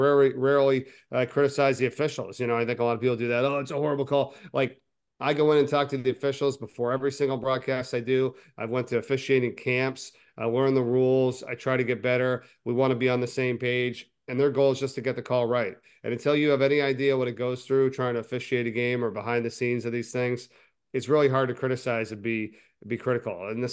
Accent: Vermont, United States; I got some accent, whatever. Yeah. I grew up in Vermont. Yep. I'm a New England guy, whatever.

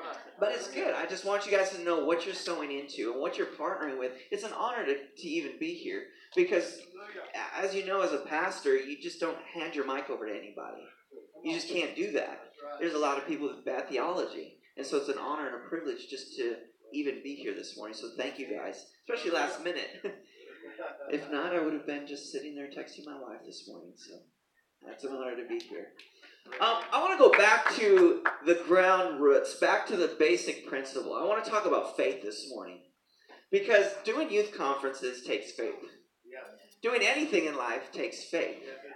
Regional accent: Minneapolis, Minnesota, United States; now in Nashville, United States; I'm from Minneapolis originally, and then moved down to Nashville, Tennessee. God saved me and moved me from the cold down to where it's a little bit warmer.

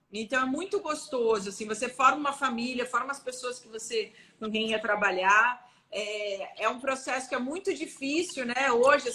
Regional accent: Santo André, São Paulo, Brazil; born there; Eu não sou do ABC, eu nasci em Santo André

